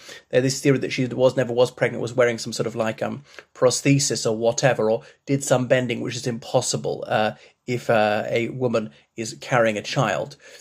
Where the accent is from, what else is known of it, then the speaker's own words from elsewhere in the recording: Ireland; dear viewers … from Ireland. Welcome back to my channel.